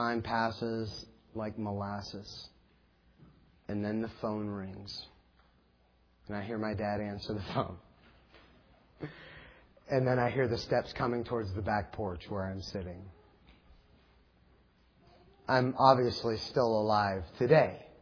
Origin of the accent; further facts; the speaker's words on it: Dunkirk, Ohio, United States; I grew up on Cherry Street in Dunkirk, Ohio, and one of the features of Cherry Street was the school's bus garage.